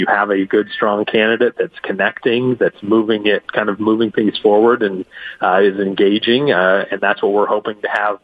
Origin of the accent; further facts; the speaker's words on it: Puyallup, Washington, United States; We have the 25th, where you've had Hans Zeiger right there in Puyallup, my hometown.